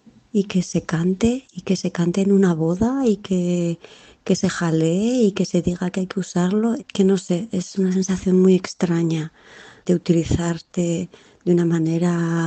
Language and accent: Spanish; Bilbao, Basque Country, Spain; Yo soy de Bilbao, soy vasca. Yo con 7 años vi cómo mataban a un policía de un tiro a la nuca.